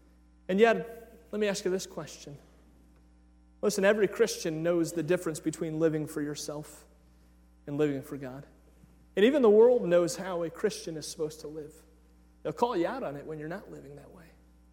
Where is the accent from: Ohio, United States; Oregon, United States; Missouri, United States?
Ohio, United States; Cleveland; I grew up in Cleveland, Ohio. I'm a proud Clevelander, which means I also grew up rooting for the Cleveland Browns.